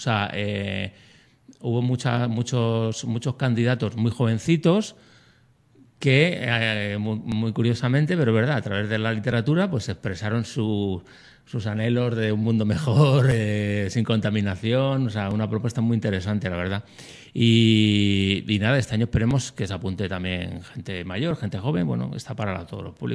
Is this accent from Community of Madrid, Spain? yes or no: yes; Leganés, Community of Madrid, Spain; y yo soy de Zaza Quemada, pues yo me iba a Leganés